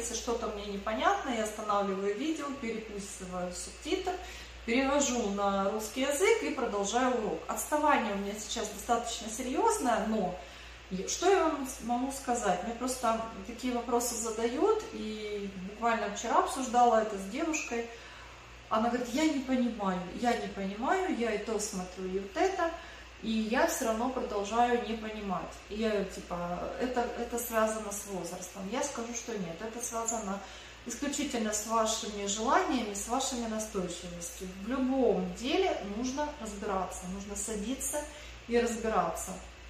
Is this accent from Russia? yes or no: no; Ukraine; И это не связано с тем, что я с Украины